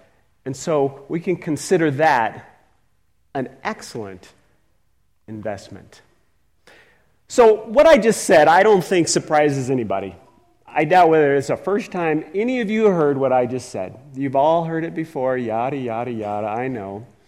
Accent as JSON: {"language": "English", "region": "California", "country": "United States", "tie": "born or raised there", "said": "You know, when I was young, I grew up in California. And one of the things that I loved to do is go to the beach. We didn't live far from the beach."}